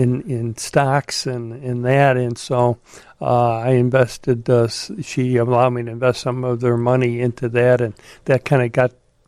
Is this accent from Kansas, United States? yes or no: no; Chicago, Illinois, United States; You know, I grew up in Chicago. I think I flew one commercial flight once, was in a little airplane just once, and then I'm sent to pilot training.